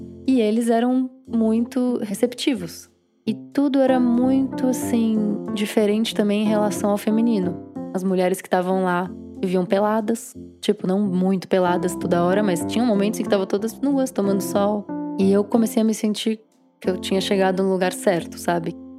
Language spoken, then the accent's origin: Portuguese; Salvador, Bahia, Brazil; born there; Eu nasci de cesárea no hospital em Salvador, na Bahia.